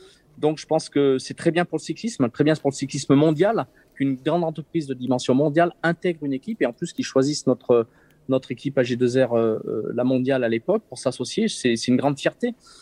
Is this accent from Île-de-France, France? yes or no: no; Briançon, Provence-Alpes-Côte d'Azur, France; born there; je suis né à Briançon dans les Hautes-Alpes, hein, le Galibier, l'Issoire, J'habite en Savoie